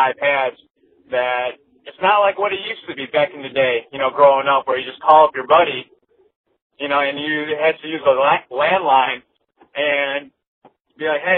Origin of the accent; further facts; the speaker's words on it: Berwyn, Illinois, United States; I grew up in Berwyn all my life, and then my parents moved out to Tinley Park